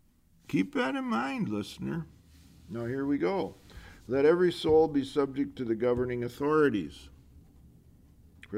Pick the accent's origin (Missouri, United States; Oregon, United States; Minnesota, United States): Minnesota, United States; I'm an American. I live in a state called Minnesota.